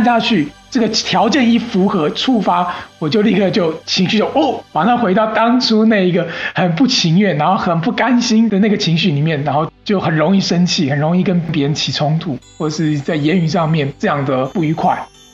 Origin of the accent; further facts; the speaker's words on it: Taiwan; 在我在台湾长大，在台湾我们有所谓大学联考